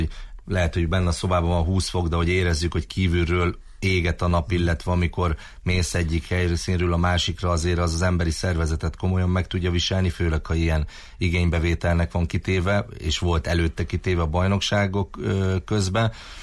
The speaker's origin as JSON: {"language": "Hungarian", "town": "Eger", "region": "Heves", "country": "Hungary", "said": "mivel ugye én egri vagyok"}